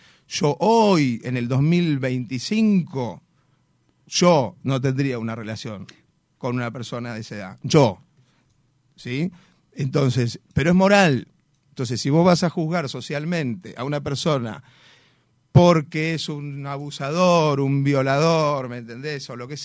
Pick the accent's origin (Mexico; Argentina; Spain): Argentina; Bueno, yo soy argentino, no soy uruguayo.